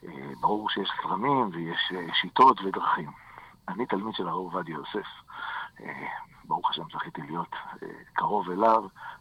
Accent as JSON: {"language": "Hebrew", "town": "Herzliya", "region": "Tel Aviv District", "country": "Israel", "tie": "born or raised there", "said": "אני יליד תל אביב, אחר כך גדלתי בהרצליה, הרצליה פיתוח. אני מגיע ממשפחה מסורתית, ביתית, מרוקאים"}